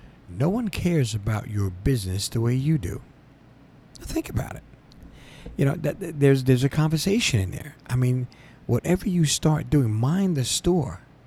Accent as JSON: {"language": "English", "region": "Northeast", "country": "United States", "said": "I'm from the Northeast, and I'm very close here to New York City."}